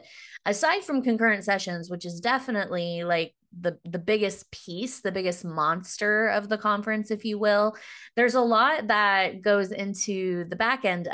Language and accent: English; Hays, Kansas, United States; I was an undergrad at Fort Hays. I grew up in Hays, Kansas. And so it was easy for me to just choose Fort Hays.